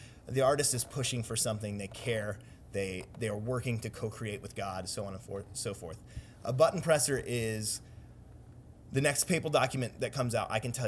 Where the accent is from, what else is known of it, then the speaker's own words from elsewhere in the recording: Decatur, United States; And I grew up in Decatur.